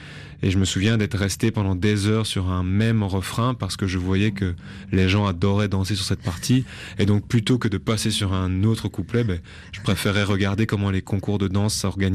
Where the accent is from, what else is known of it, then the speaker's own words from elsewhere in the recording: Belgium; en tant que belge, on va dire 100% occidental